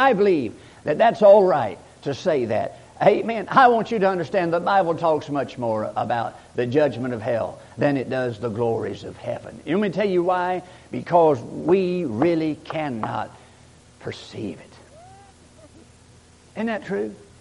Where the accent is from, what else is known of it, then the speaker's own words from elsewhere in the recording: Gulfport, Mississippi, United States; born there; I was born in Gulfport, Mississippi.